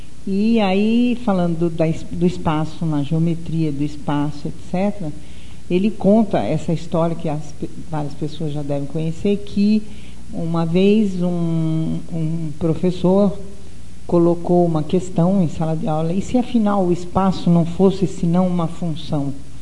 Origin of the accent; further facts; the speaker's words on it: São Carlos, São Paulo, Brazil; Eu sou São Carlense, eu nasci em Água Vermelha. Eu sou de Água Vermelha